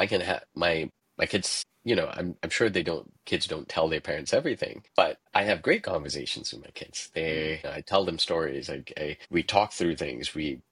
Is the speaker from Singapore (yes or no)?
yes; Singapore; Growing up in Singapore, and I'm not sure where you grew up, but it was a very different educational system.